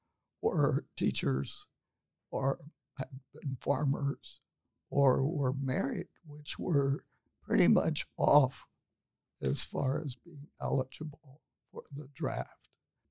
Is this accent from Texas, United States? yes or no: no; Ohio, United States; also born or lived in Dayton; I am a native Daytonian. I was born here in Dayton, Ohio, at Good Sam Hospital. And later, my father, who wanted to return to a farm, bought a small farm in Preble County, where I grew up.